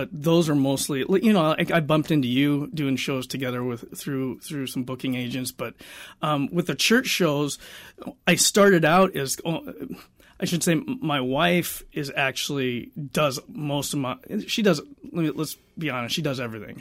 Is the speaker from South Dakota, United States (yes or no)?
yes; South Dakota, United States; I grew up in South Dakota. I never really knew my grandparents, my cousins, my uncles and aunts.